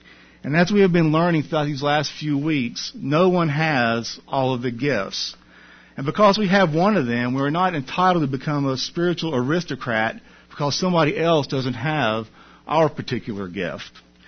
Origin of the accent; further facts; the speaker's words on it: California, United States; I was back in my home state of California working as a nurse in a busy emergency room.